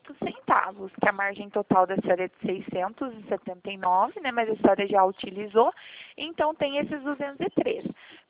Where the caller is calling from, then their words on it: Limeira, São Paulo, Brazil; Eu falo aqui de Limeira, do estado de São Paulo.